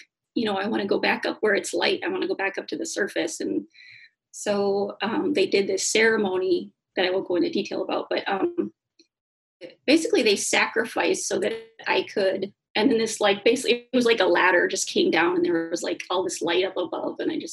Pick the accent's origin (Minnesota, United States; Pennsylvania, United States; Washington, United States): Minnesota, United States; Red Lake; I'm from Red Lake, Minnesota